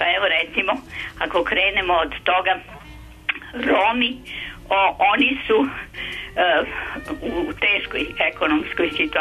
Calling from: Novi Sad, Vojvodina, Serbia; Ja sam iz Novog Sada i imam jedan predlog.

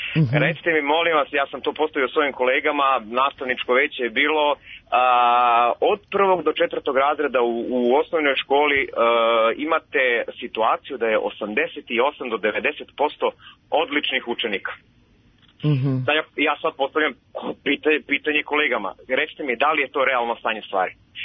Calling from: Belgrade, Serbia; je ovdje iz Beograda.

